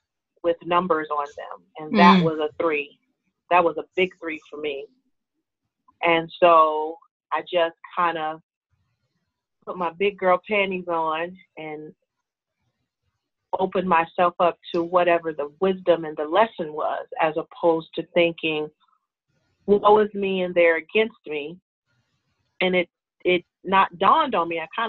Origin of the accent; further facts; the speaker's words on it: Youngstown, Ohio, United States; So Ladybug's Farm primarily got started when I returned back to my hometown, Youngstown, Ohio, in, was that 2012.